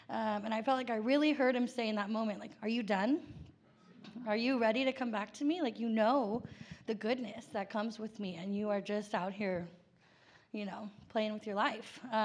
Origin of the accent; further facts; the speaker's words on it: Dallas, Texas, United States; I am 26 years old, and I come from Dallas, Texas.